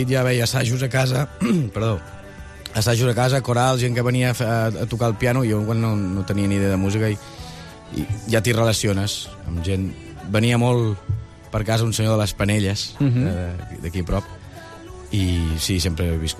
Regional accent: Mollet del Vallès, Catalonia, Spain; Jo sóc de Mollet, del Vallès Oriental.

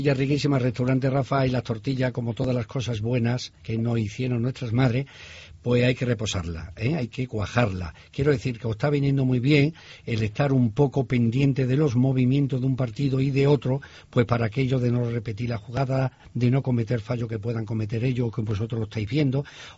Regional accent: Cáceres, Extremadura, Spain; yo también soy cacereño, y encima, para más nota, nací en la calle Calero.

